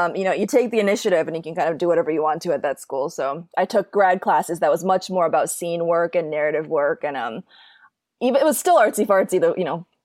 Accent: Minneapolis, Minnesota, United States; I grew up in Minneapolis, Minnesota.

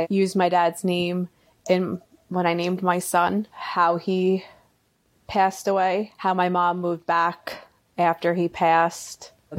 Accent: Long Island, New York, United States; I'm from Long Island.

